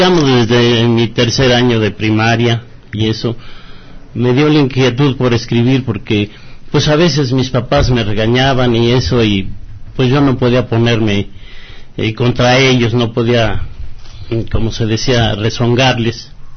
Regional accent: Acámbaro, Guanajuato, Mexico; yo vengo del estado de Guanajuato, de Acámbaro, Guanajuato

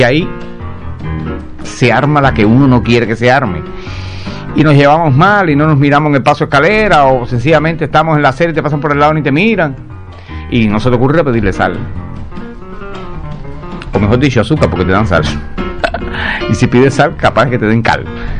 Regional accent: Cuba; Todos somos cubanos y tenemos una manera muy particular de socializar.

